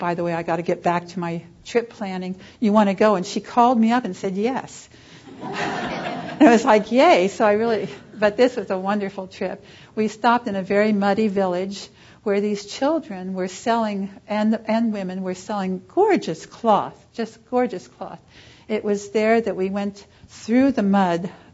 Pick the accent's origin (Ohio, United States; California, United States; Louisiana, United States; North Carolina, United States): Ohio, United States; I was very patriotic from Ohio and needed to serve my country